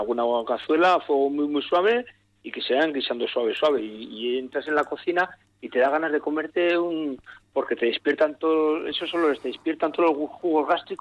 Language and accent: Spanish; Basque Country, Spain; Soy vasco, ya sabes.